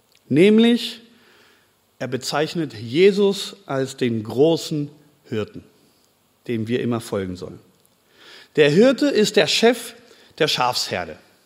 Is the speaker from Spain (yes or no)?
yes; Spain; Gerade wir als Spanier haben dann wirklich sehr lange Briefe hingeschrieben.